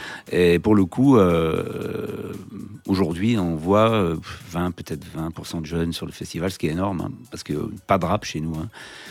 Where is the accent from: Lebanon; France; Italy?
France; Je crois que chez nous en France, ça doit être 3 dates ou 4 dates maximum